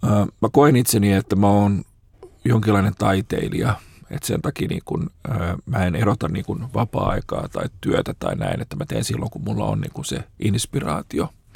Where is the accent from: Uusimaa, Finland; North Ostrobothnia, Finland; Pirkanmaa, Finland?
Uusimaa, Finland; Helsinki; moved away as an adult; now in Karis, Finland; mutta oon alun perin Helsingistä ja oon asunut täällä Helsingissä koko nuoruuteni ja varhaisen aikuisuuteni, kunnes muutin sinne Karjaalle pieneen kaupunkiin.